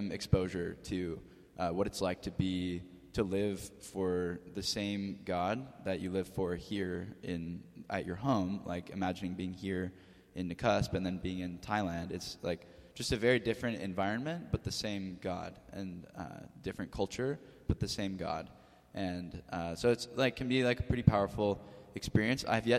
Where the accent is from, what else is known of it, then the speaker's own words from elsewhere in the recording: United States; like Corley said, I'm from the States, so if you don't understand my accent, I'm sorry about that.